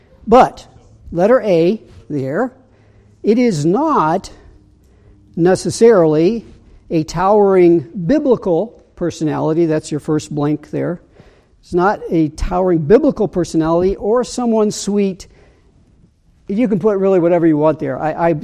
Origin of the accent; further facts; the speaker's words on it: Ohio, United States; For example, where I grew up in Northeast Ohio, cousins of mine went to St. Matthew's Catholic Church.